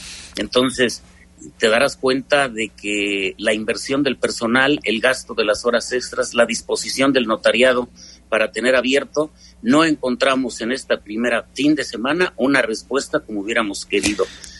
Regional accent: Mexico; como buenos mexicanos, no dejemos todo para la última semana

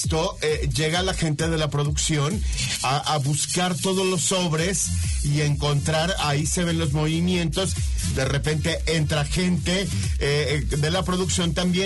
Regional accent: Mexico; Lo más sobresaliente para nosotros como mexicanos

